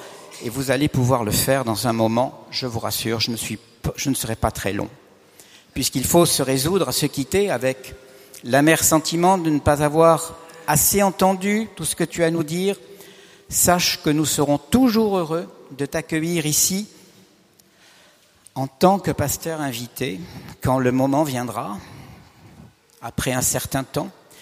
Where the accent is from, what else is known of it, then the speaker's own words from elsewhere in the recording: Southern France, France; comme on dit chez moi dans le Midi, il ne faut pas fatiguer l'avenir